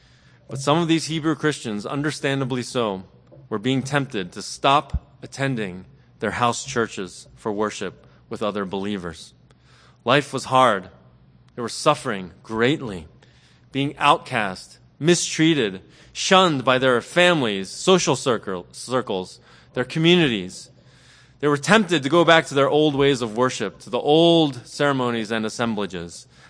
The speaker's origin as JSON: {"language": "English", "town": "Philadelphia", "region": "Pennsylvania", "country": "United States", "said": "And it's not just because I'm from Philly and I love Rocky Balboa."}